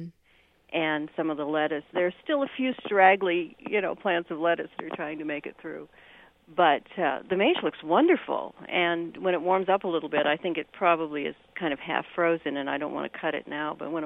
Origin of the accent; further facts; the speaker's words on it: California, United States; from California. I know that.